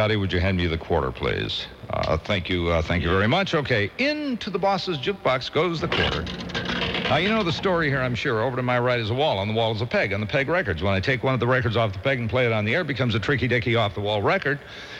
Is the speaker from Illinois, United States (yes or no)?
no; Savage, Minnesota, United States; My cousin Maynard, back in my hometown of Savage, Minnesota